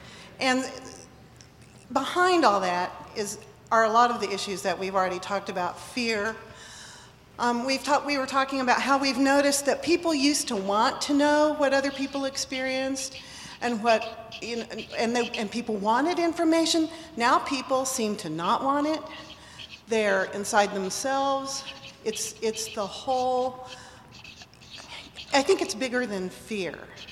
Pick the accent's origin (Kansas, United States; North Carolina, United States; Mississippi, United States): Kansas, United States; Lawrence; I'm actually from Lawrence, so I'm imported.